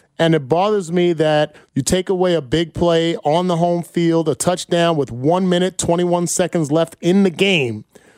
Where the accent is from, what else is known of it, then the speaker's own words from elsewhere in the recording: New Jersey, United States; I'm from Jersey.